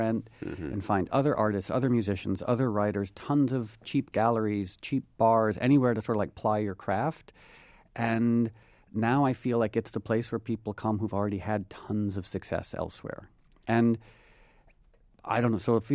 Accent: New York City, New York, United States; born there; now in Los Angeles, United States; I was born in Manhattan on 148th Street.

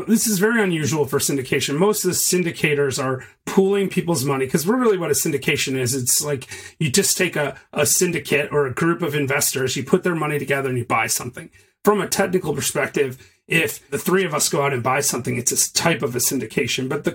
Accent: Michigan, United States; now in Chattanooga, United States; Like I invest in Michigan, but I mean, I'm from Michigan.

